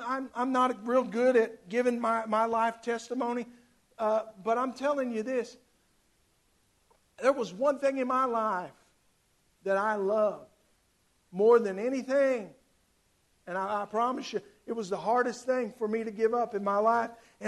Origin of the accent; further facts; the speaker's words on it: Fort Worth, Texas, United States; And I'm from Texas. I'm proud to be a Texan. I'm proud that my mom and dad lived here all my life. That we've lived in Fort Worth all my life.